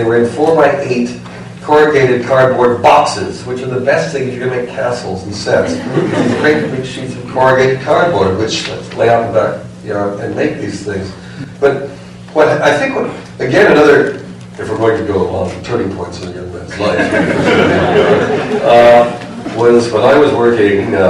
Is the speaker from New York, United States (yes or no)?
no; Minnesota, United States; Because I grew up in Minnesota, before we had a television, we had radio